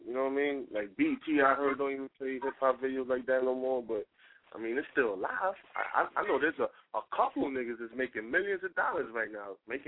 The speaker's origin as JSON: {"language": "English", "region": "New York", "country": "United States", "said": "Nah, nigga, I'm just from New York. That's hip-hop, nigga."}